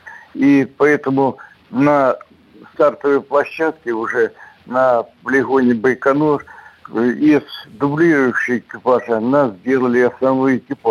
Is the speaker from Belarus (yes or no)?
yes; Belarus; now in Russia; по национальности белорус, а живу в России, и российский паспорт у меня. Но я горжусь тем, что я из Беларуси, и горжусь тем, что я россияне.